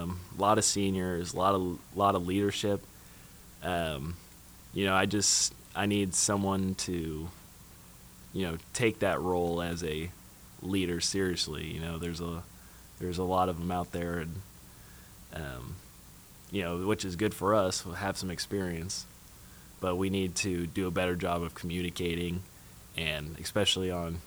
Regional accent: Kansas City, United States; Yeah, I'm from Kansas City, but I got a little bit closer.

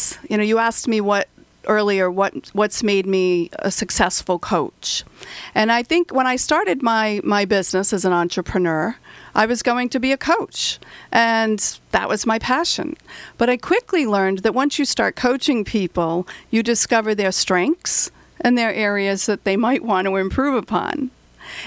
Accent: Rhode Island, United States; And I come from Rhode Island, where the loud Italians and the crazy Irish people live.

